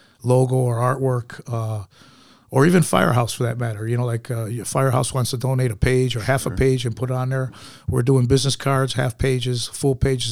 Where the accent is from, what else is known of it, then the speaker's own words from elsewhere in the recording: Chicago, Illinois, United States; Yeah, we grew up in Humboldt Park, and then I had hand issues.